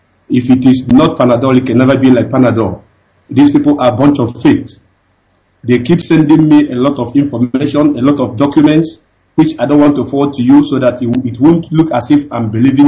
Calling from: Dakar, Senegal; I'm calling from Dakar, Senegal.

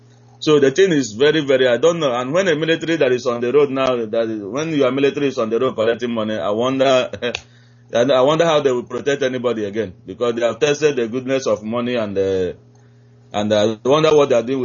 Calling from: Aba, Abia, Nigeria; I'm calling from Aba.

